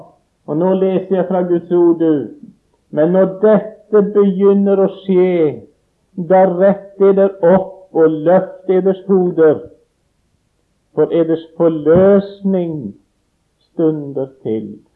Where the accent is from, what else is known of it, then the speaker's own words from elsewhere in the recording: Sweden; Norwegian is a second language; Hjemme i Sverige så synger vi en sang som lyder slik.